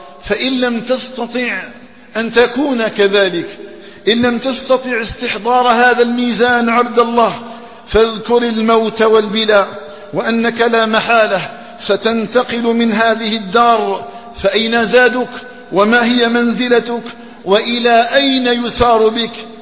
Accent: Algeria; اللهم اجعل بلدنا الجزائر آمنا مطمئنا وسائر بلاد

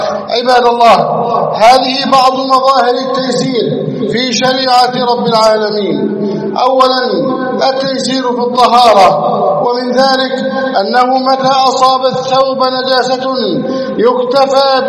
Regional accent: Egypt; اللهم احفظ بلدنا مصر، اللهم احفظ مصرنا، اللهم احفظ مصرنا

